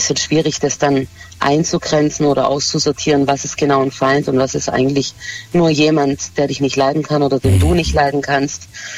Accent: Stuttgart, Baden-Württemberg, Germany; Ich bin Italienerin, aber ich bin in Deutschland geboren

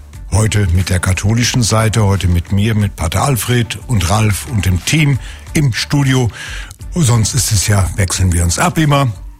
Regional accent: Northern Germany, Germany; Ich bin ja in Norddeutschland groß geworden, nahe der niederländischen Grenze.

